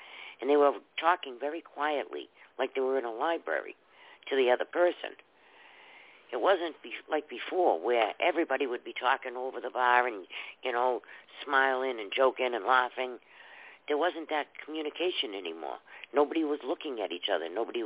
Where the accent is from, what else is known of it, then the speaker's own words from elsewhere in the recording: Boston, Massachusetts, United States; I come from Massachusetts, and Massachusetts is beautiful, too.